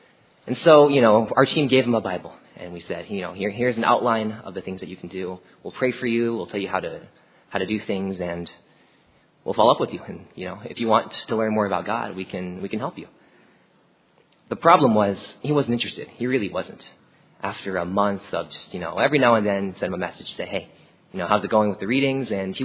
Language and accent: English; United States; born there; You know, as an American-born Chinese, I don't really understand a lot of the things that happen in China.